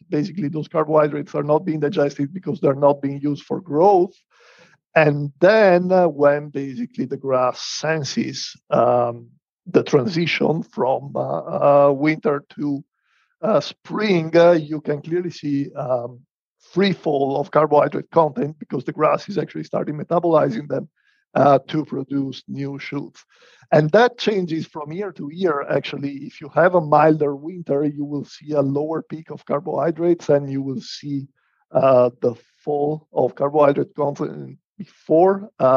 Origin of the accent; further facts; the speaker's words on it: Veneto, Italy; English is a second language; now in United States; You can tell from my accent that I'm not from the US. And we were actually, well, I am from Northern Italy, kind of Venice area. I studied 30 kilometers south of Venice.